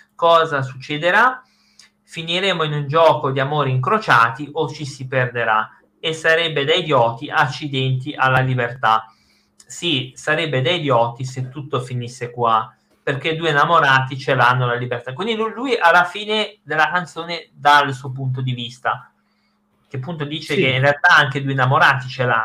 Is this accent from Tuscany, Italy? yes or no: yes; Siena, Tuscany, Italy; No, ma io non sono né di Livorno né di Bologna, sono di Siena.